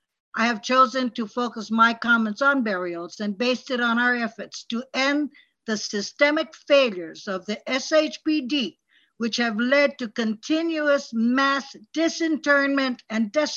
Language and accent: English; Kealia, Hawaii, United States; I was born 82 years ago, awesome years ago, and I was raised in the Ahupua of Kealia Mokupuni o Kauai.